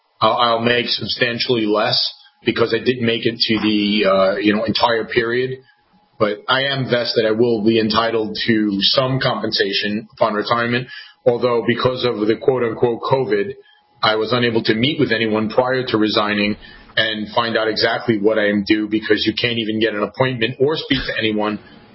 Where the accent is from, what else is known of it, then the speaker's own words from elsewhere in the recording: Queens, New York, United States; I grew up in Queens, very modest. I'm one of eight. Very modest beginnings. I went to a tough high school, went to John Adams High School.